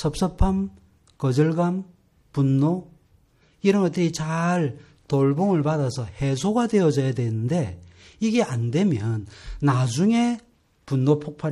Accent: Seoul, South Korea; 제가 어릴 때 화곡동에, 서울 화곡동에 살았거든요.

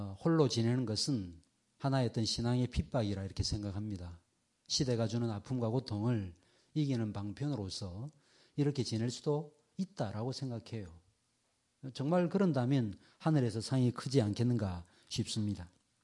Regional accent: Seoul, South Korea; 제가 어릴 때 강서구 화곡동에 살았습니다. 1969년인가 70년에 제가 이사를 와가지고 근데 이제 저희가 전세를 살았거든요.

